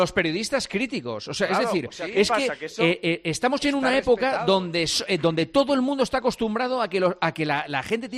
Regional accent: Gijón, Asturias, Spain; Yo también, soy de Gijón y los de Oviedo nos llaman aldeanos.

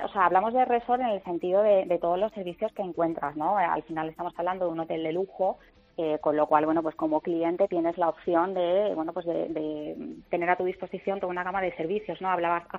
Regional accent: Andalusia, Spain; Yo como andaluza entiendo muy bien ese concepto

